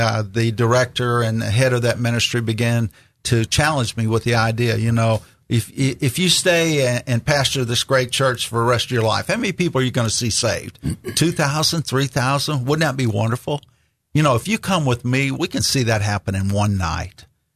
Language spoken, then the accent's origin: English; New Albany, Indiana, United States; I grew up, Byron, in New Albany, Indiana, and my dad was a pastor of Graceland Baptist Church there